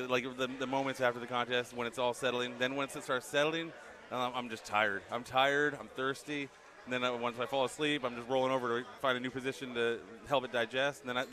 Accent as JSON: {"language": "English", "region": "California", "country": "United States", "said": "people automatically think I'm a New Yorker. But I'm California."}